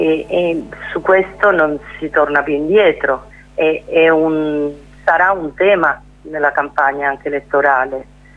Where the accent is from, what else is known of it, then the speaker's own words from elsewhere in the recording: Argentina; io sono argentina, ma è da solo 3 anni che vivo qua, perché sono tornata dopo 32 anni a Roma